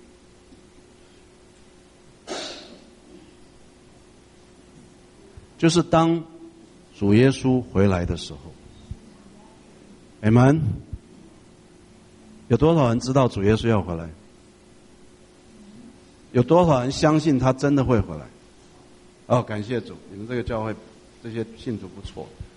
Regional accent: Taiwan; 我从台湾来，台湾是升学主义啊

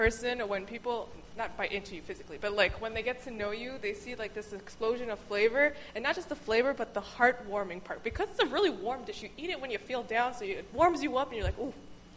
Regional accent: Philippines; I'm Filipino, and I have this dish at home called shopao.

